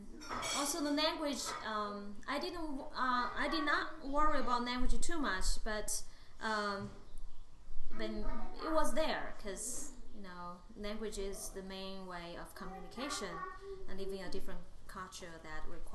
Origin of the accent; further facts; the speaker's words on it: Sichuan, China; now in United States; It's called Sichuan Province. It's kind of in the central west in China, geographically.